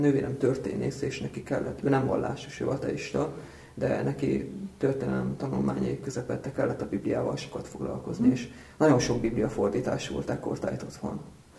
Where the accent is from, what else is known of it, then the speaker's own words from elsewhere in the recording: Furta, Hajdú-Bihar, Hungary; Hajdú-Bihar megyében nőttem föl, Biharban, a Kissárét és a Bihari sík találkozási pontjánál, Furtában, néhány 10 kilométerre a román határtól van ez a település. Egyéb iránt talán a román ortodox egyház fenntartásában működő iskolába jártam